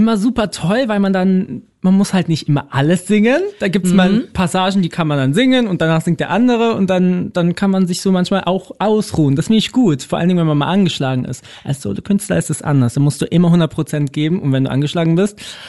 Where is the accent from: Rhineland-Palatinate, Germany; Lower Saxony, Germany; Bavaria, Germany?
Bavaria, Germany; Munich; dann ziehen wir um nach München in meine Heimat.